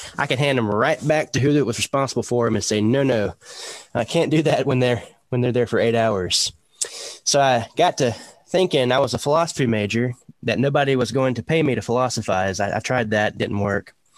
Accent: Athens, Georgia, United States; also born or lived in Rayle; I'm originally from a little town on east of Athens on 78 called Rail, Georgia. It's got one little blinky light. It's in Wilkes County, but I grew up in Athens after the age of 10.

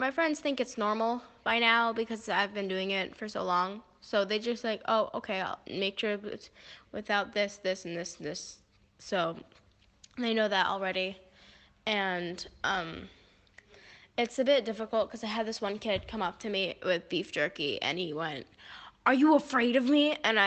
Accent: United States; now in Dubai, United Arab Emirates; I'm 12. I'm from America. I live in Dubai.

